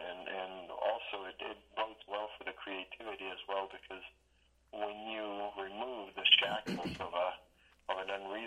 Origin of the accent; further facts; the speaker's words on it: Belgrade, Serbia; I'm from Serbia originally. I was born in Belgrade in 1972.